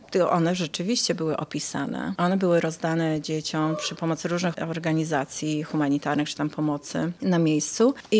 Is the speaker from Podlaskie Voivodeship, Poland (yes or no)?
no; Gdańsk, Pomeranian Voivodeship, Poland; born there; Ja i moja starsza siostra urodziłyśmy się w Gdańsku